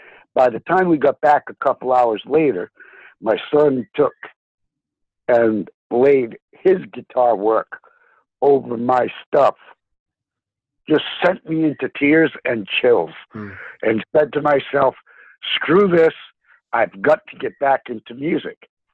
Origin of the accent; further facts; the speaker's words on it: Rhode Island, United States; also born or lived in California; And then we moved back from California to New England, basically Rhode Island, where I grew up.